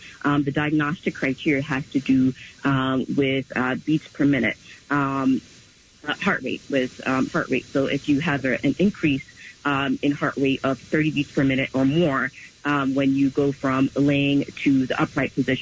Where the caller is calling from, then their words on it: New York, United States; I'm calling from New York.